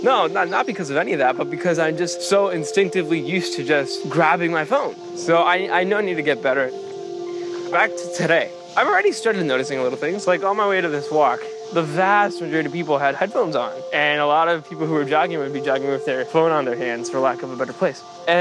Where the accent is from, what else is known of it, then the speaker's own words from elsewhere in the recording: Puerto Rico; I'm from Puerto Rico.